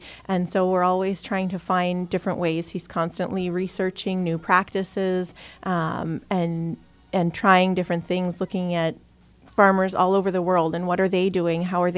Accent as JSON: {"language": "English", "region": "Ontario", "country": "Canada", "tie": "born or raised there", "said": "So I grew up in the Ottawa Valley, but not on a farm."}